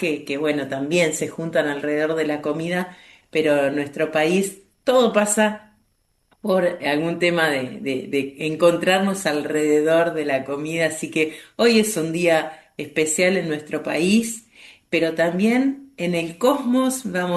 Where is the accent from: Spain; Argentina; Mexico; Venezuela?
Argentina; además del asado que siempre nos caracteriza como argentinos